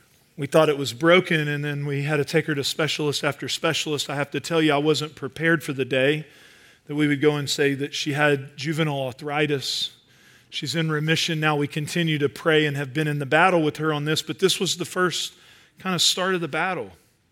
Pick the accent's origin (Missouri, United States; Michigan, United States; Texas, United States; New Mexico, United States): Texas, United States; Dallas; I'm from Dallas. We'll leave it at that, okay?